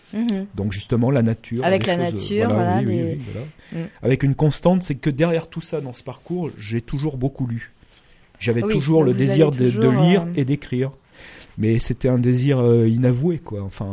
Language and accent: French; Nouvelle-Aquitaine, France; moved away as an adult; je suis né en Charente-Maritime, j'ai vécu en Charente jusque vers 18 ans.